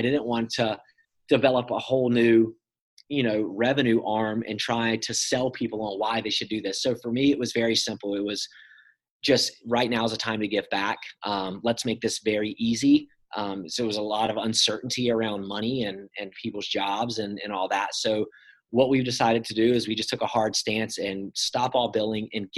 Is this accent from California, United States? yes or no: no; Emerald Isle, North Carolina, United States; now in Wilmington, United States; So I'm from Emerald Isle, which isn't far from here. So it's just north of here, probably 45 miles. And I grew up surfing contests.